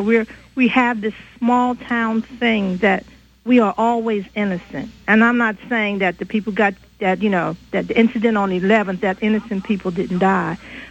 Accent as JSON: {"language": "English", "town": "Philadelphia", "region": "Pennsylvania", "country": "United States", "lives_now": "Iowa City, United States", "said": "And now I live in a small town. I came from Philadelphia out to Iowa City."}